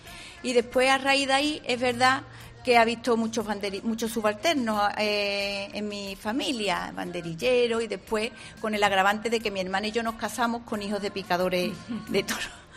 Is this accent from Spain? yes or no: yes; La Algaba, Andalusia, Spain; somos de la Algaba. Somos algabeñas, por encima de todo, nacidas en la Algaba, de una familia con unas raíces muy acentuadas aquí en la Algaba.